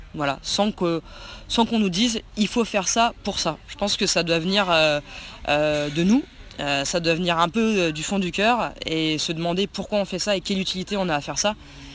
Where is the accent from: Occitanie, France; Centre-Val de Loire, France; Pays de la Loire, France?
Occitanie, France; Toulouse; je viens de Toulouse et je suis actuellement en région centre pour faire une tournée Ciné-Cyclo durant un mois.